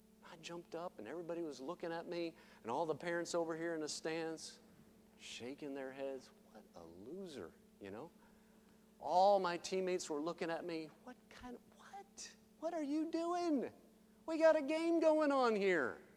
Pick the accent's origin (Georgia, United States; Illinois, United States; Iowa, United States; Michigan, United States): Illinois, United States; I grew up in the Midwest, just outside of Chicago.